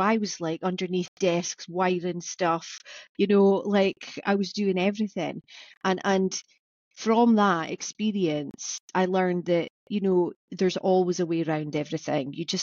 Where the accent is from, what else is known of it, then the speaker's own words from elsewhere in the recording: Scotland, United Kingdom; because I'm originally from Orkney, I've got quite good sea legs